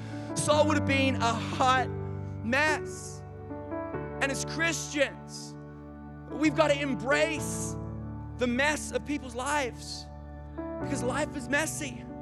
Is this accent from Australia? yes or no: yes; Australia; now in United States; like we're Australian, and Australians can swim, and so I know we live in the U.S.